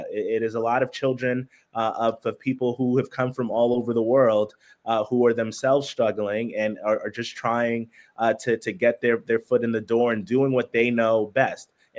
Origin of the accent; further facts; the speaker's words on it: Brooklyn, New York, United States; I grew up in Central Brooklyn, born and raised.